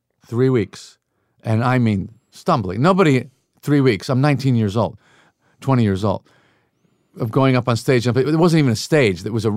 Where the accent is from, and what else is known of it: New York, United States; born or raised there